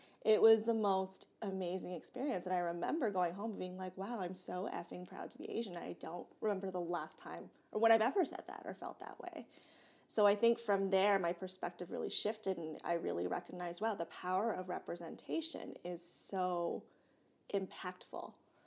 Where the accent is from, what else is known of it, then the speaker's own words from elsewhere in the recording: Whitby, Ontario, Canada; Whippy, Ontario.